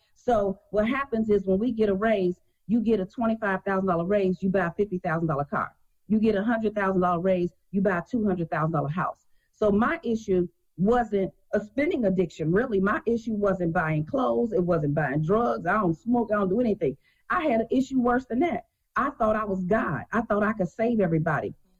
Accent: Chicago, Illinois, United States; I was born and raised in Chicago. My grandmother was 75 years old, cleaning homes to wealthy people, putting me through college.

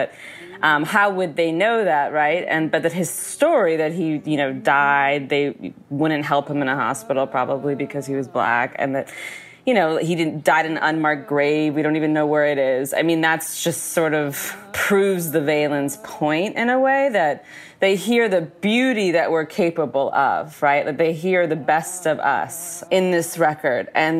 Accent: Arizona, United States; I grew up in Arizona, and during that time, a very famous UFO episode happened there called the Phoenix Lights.

